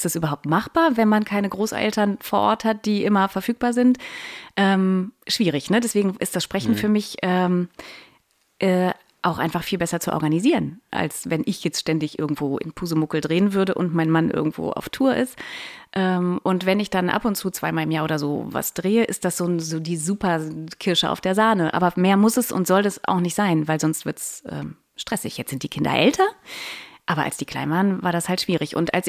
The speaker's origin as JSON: {"language": "German", "town": "Cologne", "region": "North Rhine-Westphalia", "country": "Germany", "tie": "born or raised there", "said": "dass ich armes Mädchen nicht in meiner Heimatstadt Köln sein darf, sondern im bösen München arbeiten muss"}